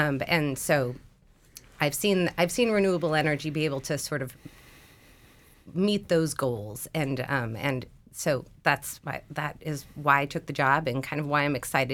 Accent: Fairbanks, Alaska, United States; I mean, I love Alaska. I grew up in Fairbanks. I have children here and grandchildren here

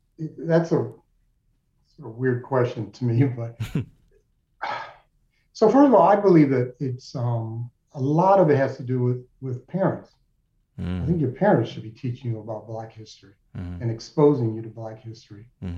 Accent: New York City, New York, United States; I grew up in New York City, so I got to go to the Schomburg and I got to see Black culture

